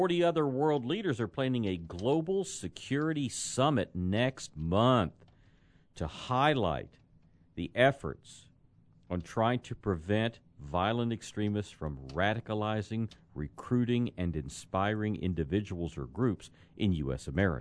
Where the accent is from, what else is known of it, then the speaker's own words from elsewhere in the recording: United States; But as an American, I do wish we were better represented in this beautiful procession of world leaders.